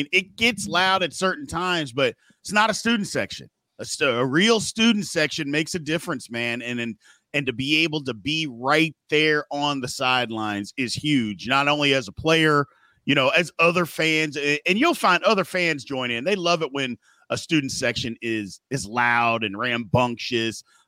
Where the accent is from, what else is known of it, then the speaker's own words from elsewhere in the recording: Louisville, Kentucky, United States; You know, I grew up in Louisville.